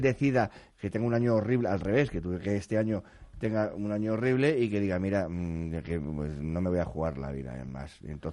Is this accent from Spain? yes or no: yes; Spain; Y además, seamos honestos como españoles